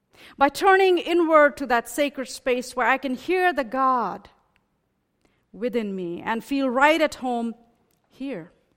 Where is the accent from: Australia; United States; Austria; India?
India; It may surprise you that though I was born and raised in India, I did not particularly grow up with strong ties to any given region, language, or religion.